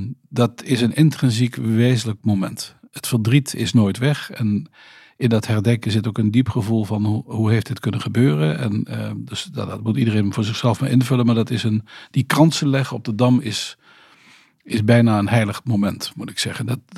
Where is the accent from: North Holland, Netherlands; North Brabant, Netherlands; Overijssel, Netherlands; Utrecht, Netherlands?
North Brabant, Netherlands; Veghel; Ik kom uit Veghel, hè? Nu Meijerijstad. Dus een jongen die opgegroeid is met Market Garden, Airborne, herdenkingen